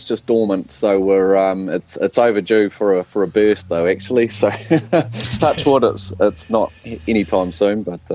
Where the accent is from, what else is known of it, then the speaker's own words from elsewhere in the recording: Taranaki, New Zealand; I was born and bred in Taranaki, so I've lived here all my life apart from a bit of an OE. But yeah, I was actually brought up in town as well. Made the move to the country permanently when I left school.